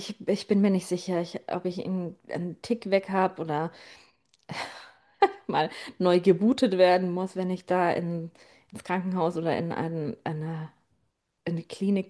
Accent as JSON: {"language": "German", "region": "Bavaria", "country": "Germany", "said": "Ich komme ja aus Bayern, da gibt es Berge."}